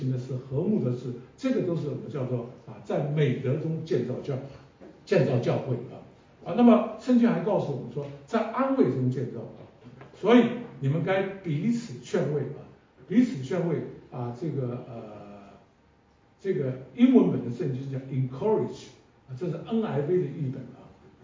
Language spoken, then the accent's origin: Chinese; Taiwan; 那我在台湾长大，从小我以为只有台湾人有脏话啊，后来才发现我们村子里面，因为我的村子里面是军眷村子，都从大陆过来的啊